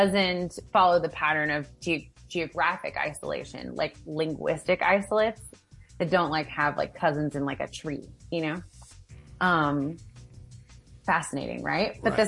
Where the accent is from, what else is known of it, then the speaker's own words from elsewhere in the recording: Appalachia, United States; I started working on Appalachian English because I'm from Appalachia, right?